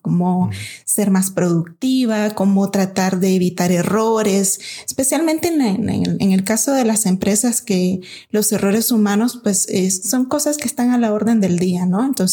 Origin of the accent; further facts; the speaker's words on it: Nicaragua; Pues soy nicaragüense.